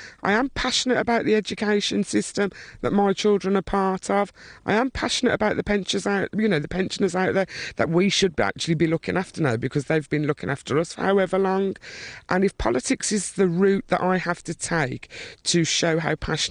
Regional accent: Birmingham, West Midlands, United Kingdom; I'm from Birmingham, a little street in the middle of Birmingham. A lot of people think we're stupid.

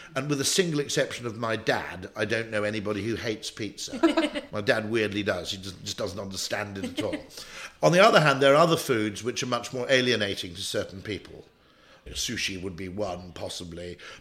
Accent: United Kingdom; Quality of ingredients, bear in mind, growing up in the Welsh Borders, was good, I think.

